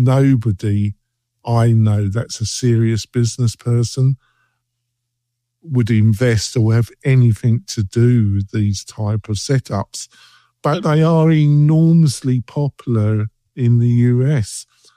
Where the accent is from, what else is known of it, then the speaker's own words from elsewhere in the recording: England, United Kingdom; now in United States; I live in America. I've been here. You would never realise that. But in the UK, where I was brought up in England